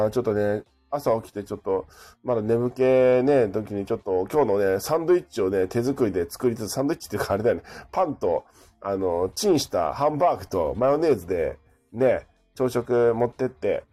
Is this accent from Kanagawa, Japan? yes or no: yes; Kanagawa, Japan; born there; now in Tokyo, Japan; まあ当然都民っていうか、まあ、神奈川県生まれの都民だから、完全にずっと関東だからね、